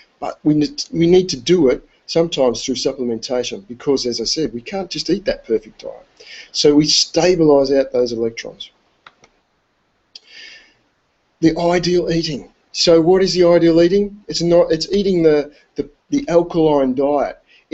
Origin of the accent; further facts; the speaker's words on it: Australia; because I'm from Australia, so we used to play Australian rules.